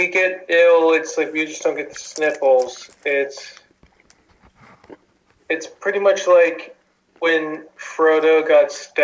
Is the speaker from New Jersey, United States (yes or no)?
yes; New Jersey, United States; But I'm from Jersey. What am I supposed to do?